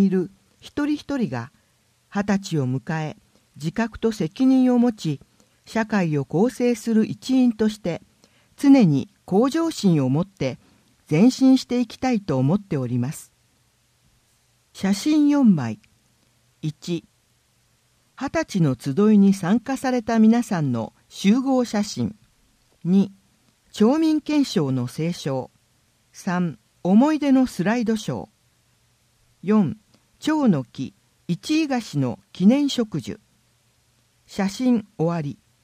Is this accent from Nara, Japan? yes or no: yes; Tawaramoto, Nara, Japan; 自然豊かなこの田原本町で生まれ育ち、仲間と共に小中学校を通して一生の思い出を育んでまいりました